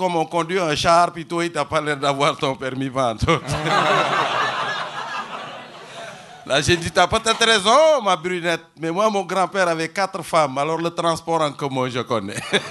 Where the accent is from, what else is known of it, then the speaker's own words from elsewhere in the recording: Senegal; moved away as an adult; now in Rimouski, Canada; Je suis parti du Sénégal, puis... J'avais une bourse pour venir faire mes études dans les sciences de la mer